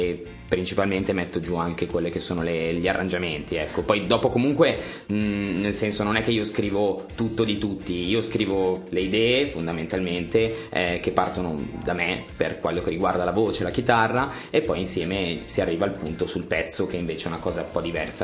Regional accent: Lombardy, Italy; Sono della provincia di Varese.

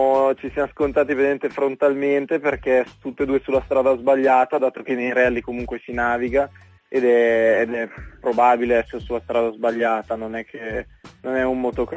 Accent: Como, Lombardy, Italy; Sì, sì, sono di Como io, infatti siamo abbastanza vicini.

